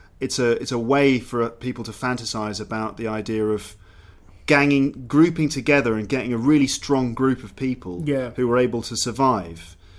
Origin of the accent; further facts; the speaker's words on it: England, United Kingdom; I'm being English. I would eat baked beans.